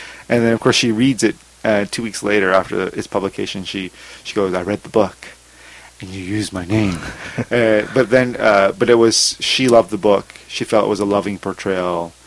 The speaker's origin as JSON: {"language": "English", "town": "Montreal", "region": "Quebec", "country": "Canada", "also_born_or_lived": "Vancouver", "said": "So we came from Montreal, and when my father divorced, he came out to Vancouver, and then I followed him"}